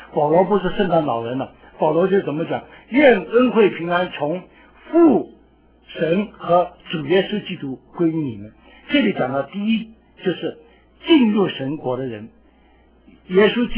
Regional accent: China; 我们华人中华民族这点很特别的，什么事情都讲关系

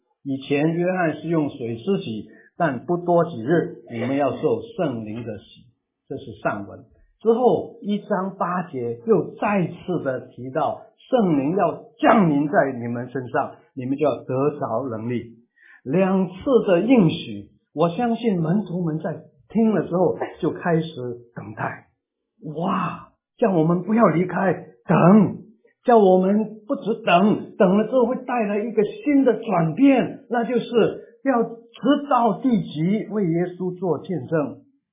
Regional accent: Guangdong, China; Chinese is a second language; 我是广东人啊，会要讲华语要经过学的，很痛苦的过程啊

